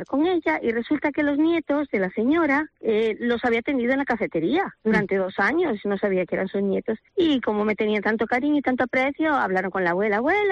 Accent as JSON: {"language": "Spanish", "country": "Venezuela", "tie": "born there", "said": "No, yo nací en Venezuela, pero mis padres son gallegos, o sea, soy hija de migrantes."}